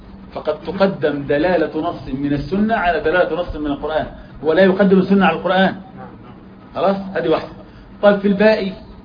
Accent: Egypt; احنا نسميه كمصريين عندنا هنا بيع الحرق،

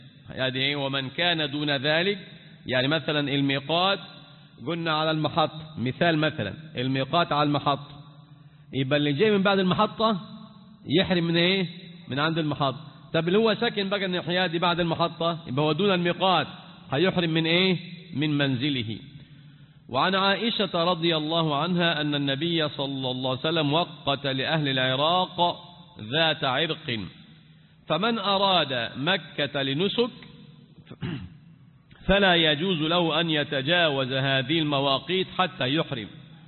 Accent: Egypt; طب أنا كمصري مسافر للحج والعمرة،

